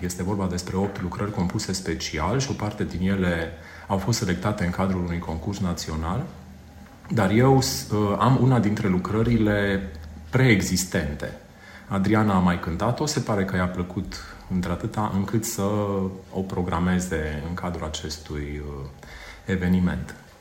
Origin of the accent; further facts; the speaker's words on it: Brașov, Brașov County, Romania; Aveți dreptate, sunt brașovean.